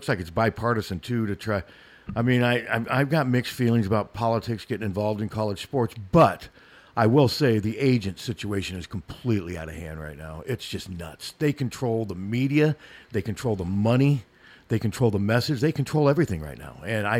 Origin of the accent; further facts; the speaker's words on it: Des Moines, Iowa, United States; I will travel everywhere but Des Moines, my hometown.